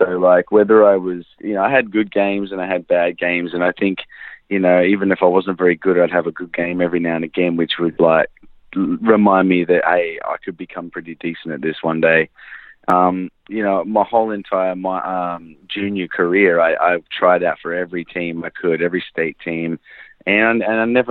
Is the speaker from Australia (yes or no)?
yes; Victoria, Australia; I went from nobody hearing about me to doing well for my home state of Victoria, and we won the Australian Championship